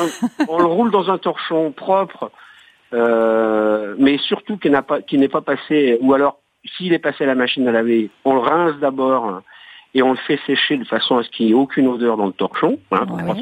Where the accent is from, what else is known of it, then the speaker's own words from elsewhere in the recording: Agen, Nouvelle-Aquitaine, France; Je suis d'Agen.